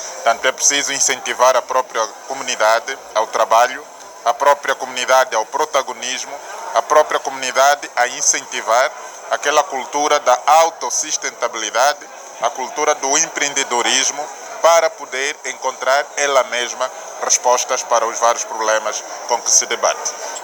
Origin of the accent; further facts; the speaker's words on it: Angola; enquanto angolanos, enquanto membros desta região e enquanto filhos desta pátria.